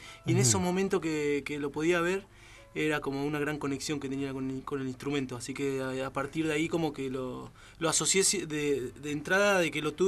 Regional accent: Mar del Plata, Buenos Aires Province, Argentina; No, yo soy de Mar del Plata, uh-huh. bonaerense diría.

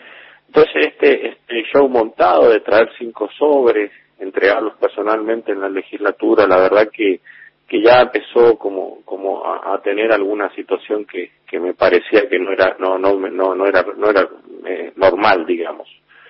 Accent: San Rafael, Mendoza, Argentina; los dos somos de San Rafael

